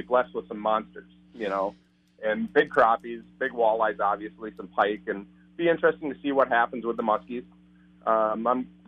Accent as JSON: {"language": "English", "country": "United States", "tie": "born or raised there", "said": "Well, you know, I grew up with zebra mussels growing up on the Mississippi River, you know, so I kind of knew what was going to happen."}